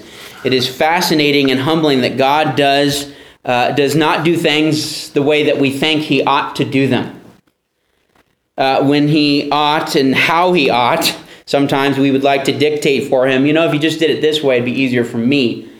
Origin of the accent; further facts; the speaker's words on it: California, United States; Probably because I'm from California, I don't believe in prying my way into your home